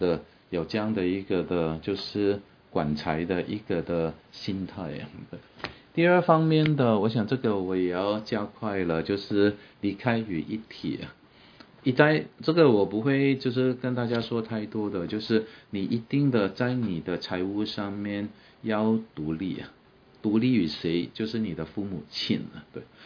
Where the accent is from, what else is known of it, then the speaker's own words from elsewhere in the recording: Hong Kong; 因为在我香港长大的过程当中，我们不是富有的人，但是我们也不是缺乏的人